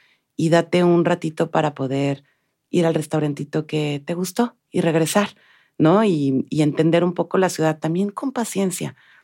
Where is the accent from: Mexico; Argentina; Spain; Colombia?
Mexico; soy mexicana y me sé mover en ciudades complicadas, como la Ciudad de México